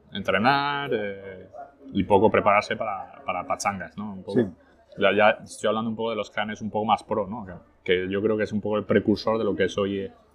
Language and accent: Spanish; Arras, Hauts-de-France, France; born there; first language French; Spanish is a second language; mi primer idioma que aprendí fue el francés. Nací en el 84, como te digo, en Arras, que está a una hora de París, al norte. De hecho, toda mi familia por parte de padres son del norte, completamente del norte de Francia